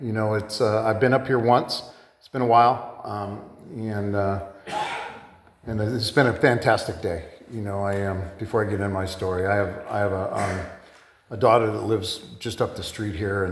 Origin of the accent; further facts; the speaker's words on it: Downey, California, United States; born there; I was born in Downey, California, middle class family.